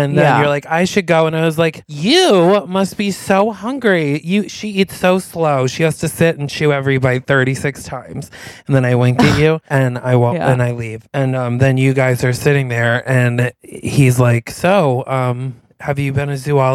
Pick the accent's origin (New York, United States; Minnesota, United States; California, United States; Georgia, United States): New York, United States; And I'm like, sorry, we're from New York.